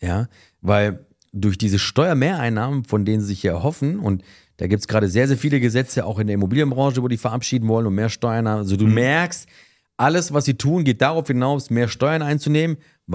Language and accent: German; Stuttgart, Baden-Württemberg, Germany; Also ich komme ja aus Stuttgart, da gibt es ja auch zigtausend Shisha-Bars.